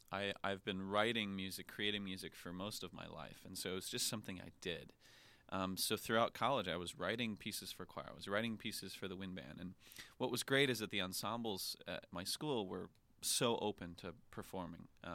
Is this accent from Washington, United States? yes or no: no; Rockford, Illinois, United States; Yeah, born and raised in Rockford, two very musical parents, very musical family, lots of singing around the house.